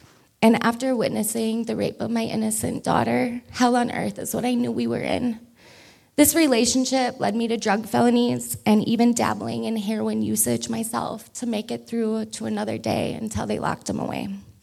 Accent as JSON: {"language": "English", "town": "Green Bay", "region": "Wisconsin", "country": "United States", "tie": "born there", "said": "I was born here in Green Bay, Wisconsin."}